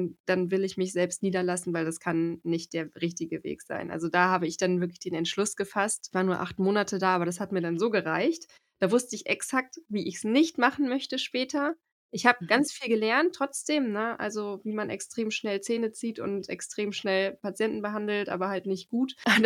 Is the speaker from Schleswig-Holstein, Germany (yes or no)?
yes; Timmendorfer Strand, Schleswig-Holstein, Germany; also born or lived in Leipzig; ich komme ja aus dem Norden, also aus Timmendorfer Strand, das kennen ja vielleicht ein paar, das ist ja direkt an der Ostsee, da komme ich halt her, es ist ein kleiner Ort, ein kleines Dorf